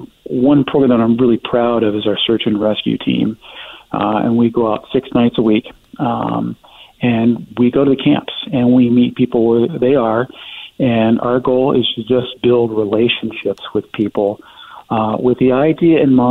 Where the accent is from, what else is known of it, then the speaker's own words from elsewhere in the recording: Denver, Colorado, United States; I come from Denver, which has, its own issues with homelessness. But I hadn't seen it quite the severity I've had in Portland.